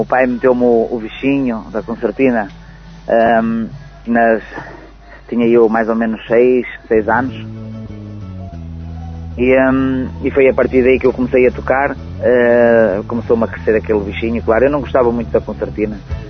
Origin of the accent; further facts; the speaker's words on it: São Bento da Porta Aberta, Braga, Portugal; eu sou natural de São Bento da Porta Aberta